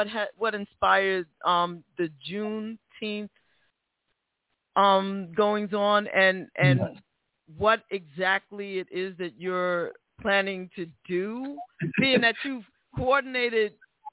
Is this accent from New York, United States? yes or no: yes; New York City, New York, United States; I'm from the Bronx, and we did